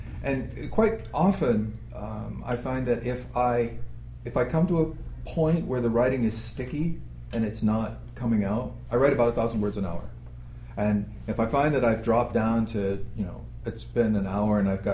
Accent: New England, United States; Yeah, I mentioned when we started this, I'm from New England. And New England has a very strong storytelling tradition.

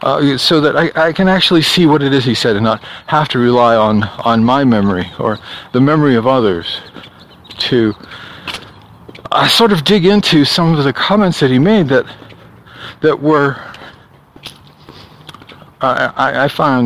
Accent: New York, United States; accent: Long Island; Sound like I'm from Long Island.

